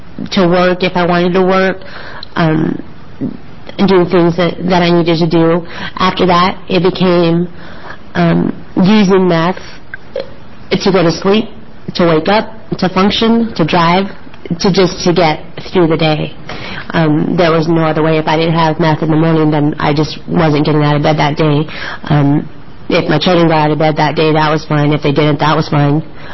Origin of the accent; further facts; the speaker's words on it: Mount Angel, Oregon, United States; I grew up in Mount Angel, Oregon, and went to high school there, graduated.